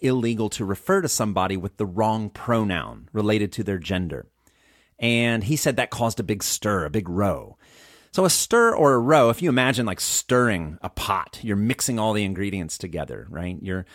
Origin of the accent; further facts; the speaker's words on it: United States; For example, I'm an American and I live abroad, so I'm interacting with people from many different countries all the time.